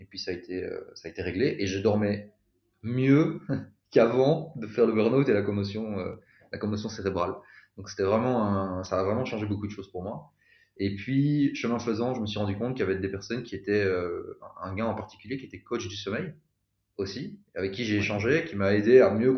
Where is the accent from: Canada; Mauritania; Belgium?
Belgium; accent: Belgian; Je suis rentré en Belgique, puisque les personnes les plus aguerries auront entendu mon accent belge